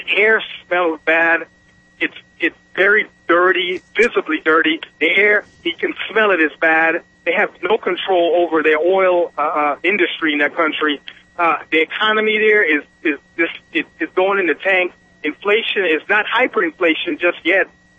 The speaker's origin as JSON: {"language": "English", "country": "Trinidad & Tobago", "lives_now": "United States", "said": "I'm not from this country. I'm from Trinidad and Tobago"}